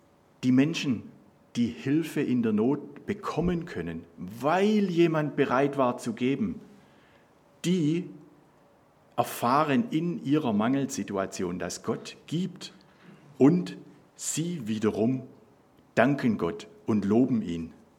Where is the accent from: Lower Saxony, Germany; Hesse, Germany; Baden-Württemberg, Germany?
Baden-Württemberg, Germany; was ist wichtig für uns als Schwaben, für uns als Württemberger, für uns als Deutsche